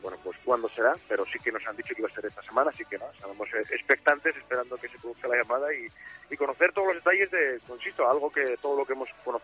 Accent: Gijón, Asturias, Spain; Los que somos de aquí de Gijón, los que hemos ido desde muy pequeños al estadio

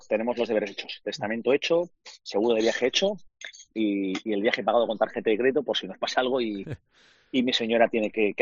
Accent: Spain; Somos 7 españoles en el hotel.

